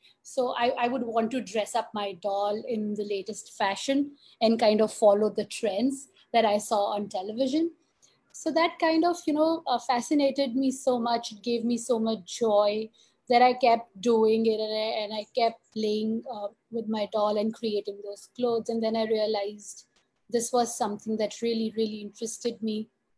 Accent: India; So, I grew up in India.

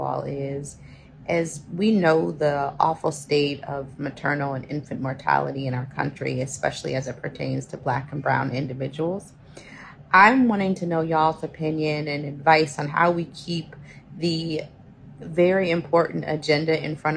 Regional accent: Columbus, Ohio, United States; I'm from Columbus, Ohio.

